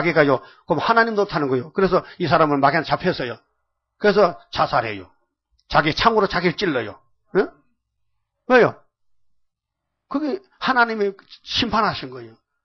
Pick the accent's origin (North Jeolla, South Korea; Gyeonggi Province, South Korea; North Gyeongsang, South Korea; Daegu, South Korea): North Gyeongsang, South Korea; Jeomchon; 내가 어릴 때 점촌에 탄강에 살았거든요. 그래, 거기서, 탄강 인부들이 하루 종일 일하고, 저녁에는요, 공동탕에서 석탄재를 씹는 거요.